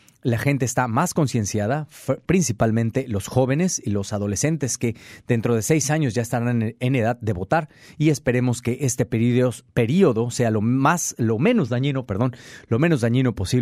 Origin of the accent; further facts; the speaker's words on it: Mexico; Es una regresión en el tiempo, pero de verdad escalofriante en mi país, en México